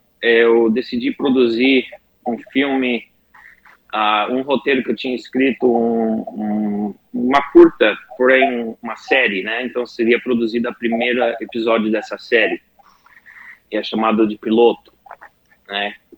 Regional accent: Criciúma, Santa Catarina, Brazil; born there; also born or lived in Baixada Fluminense; Pois é, eu nasci em Criciúma e residi um bom tempo na Baixada Fluminense.

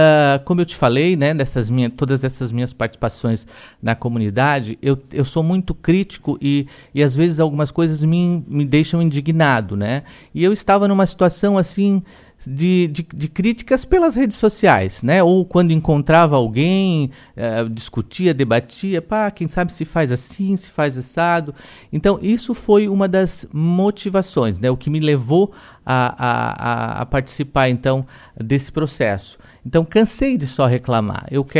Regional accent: Urussanga, Santa Catarina, Brazil; Nasci aqui em Uruçanga, me criei aqui na Américo Cadurim, né? E depois concluí os meus estudos no antigo Colégio Rainha do Mundo e fui a Florianópolis, então, fazer a minha formação

